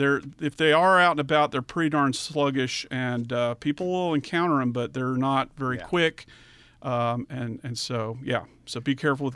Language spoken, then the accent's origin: English; Texas, United States; when I grew up in the Metroplex, the neighbor across the street had some